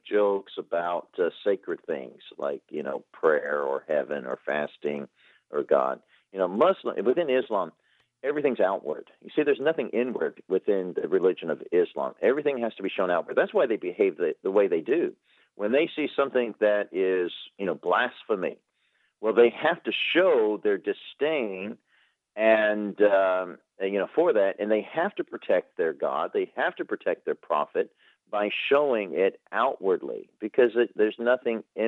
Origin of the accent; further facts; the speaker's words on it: United States; I spent most of my life as an American outside of America. You wouldn't know it from my accent, I know, but trust me, I used to have a British accent.